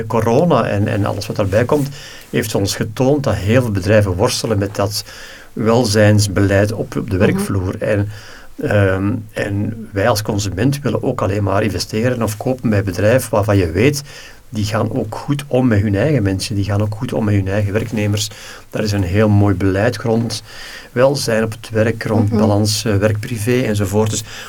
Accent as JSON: {"language": "Dutch", "region": "Flanders", "country": "Belgium", "said": "Vlaamse aard, onze dicht bij de mensen staan."}